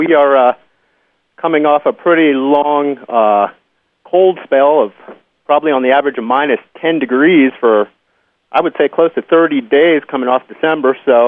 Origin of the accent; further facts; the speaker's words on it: San Francisco, California, United States; also born or lived in Lewiston, New York; I grew up in San Francisco. I was born in upstate New York in Lewiston, outside of Buffalo. And I didn't spend any time there, so I've pretty much lived my life in California and San Francisco predominantly.